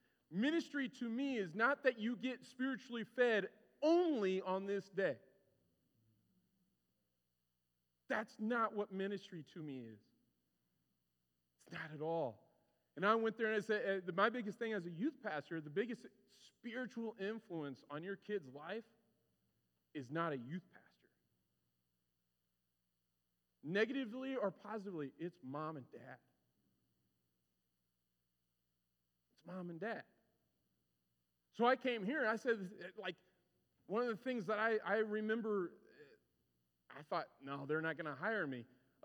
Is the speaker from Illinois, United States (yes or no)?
yes; Springfield, Illinois, United States; Now, I grew up in Springfield, Illinois. This is actually my home church. This is crazy for me to be back here.